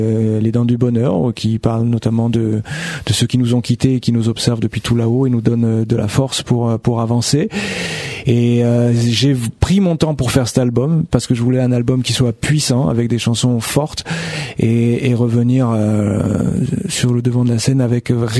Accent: Bastia, Corsica, France; Je suis de Bastia. Je suis un pur Bastiais.

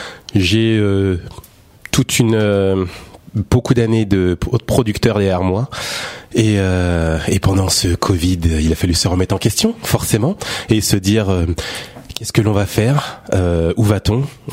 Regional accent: Évry, Île-de-France, France; Alors moi, je suis de l'Essonne. Je suis quelqu'un d'Evry.

